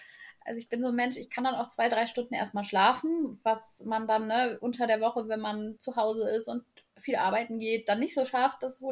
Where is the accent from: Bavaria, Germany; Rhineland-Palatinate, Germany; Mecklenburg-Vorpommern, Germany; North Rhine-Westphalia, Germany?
North Rhine-Westphalia, Germany; Cologne; born there; now in Oldenburg, Germany; Und komme aber gebürtig aus dem Raum Köln und meine beste Freundin wohnt auch noch dort in der Nähe.